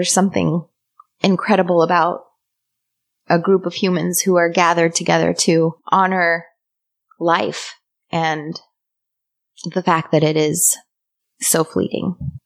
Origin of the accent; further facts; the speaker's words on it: St. Louis, Missouri, United States; I am from St. Louis, Missouri.